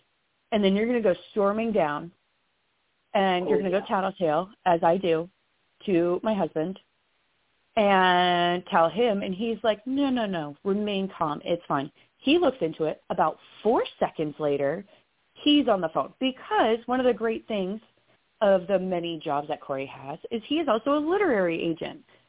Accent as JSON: {"language": "English", "region": "the South", "country": "United States", "tie": "born or raised there", "said": "I grew up in the South, so they call it a come to Jesus moment"}